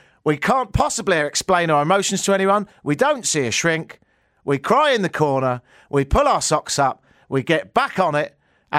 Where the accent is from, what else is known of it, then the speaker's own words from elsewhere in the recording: England, United Kingdom; I'm English. We don't even know what it means.